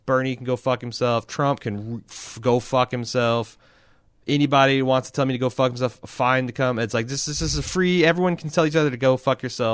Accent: United Kingdom; Personally, as a Brit, I'm going to enjoy the hell of the season

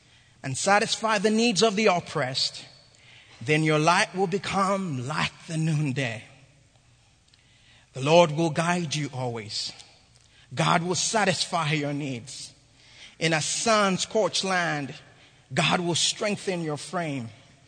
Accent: Uganda; As many of you know, I come from Uganda, and some of you have been to my mother's house. So I was raised in an interesting environment

